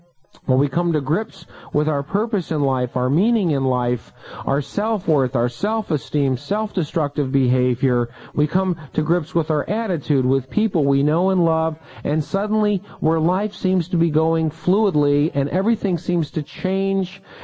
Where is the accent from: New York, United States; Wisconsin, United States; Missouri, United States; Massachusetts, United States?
Missouri, United States; because I am from Missouri, the show me state